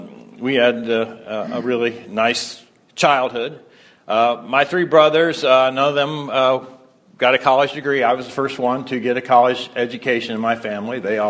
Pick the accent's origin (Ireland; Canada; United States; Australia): United States; Ohio; where I grew up in Ohio, it hasn't changed that much.